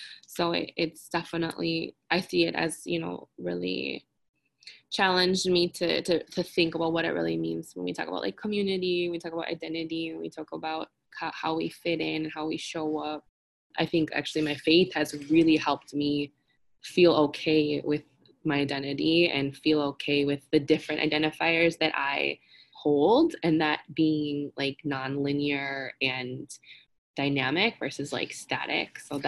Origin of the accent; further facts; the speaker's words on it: Saint Paul, Minnesota, United States; also born or lived in South Korea; But I was born in South Korea and I was adopted as an infant by a white couple who lived here in Minnesota. So I spent my childhood in the Twin Cities, in St. Paul, and then we moved to the suburbs when I was like 9